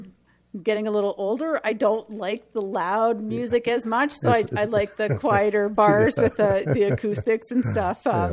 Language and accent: English; Stevensville, Ontario, Canada; I grew up near the Buffalo border in a little town just outside of Niagara Falls called Stevensville